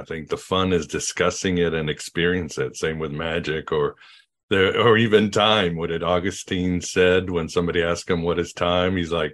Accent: Mexico; I mean, I grew up in Mexico and other places.

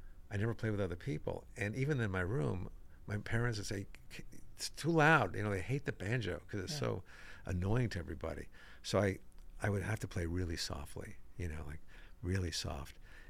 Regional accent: Bridgeport, Connecticut, United States; I was in a working in Bridgeport, my hometown.

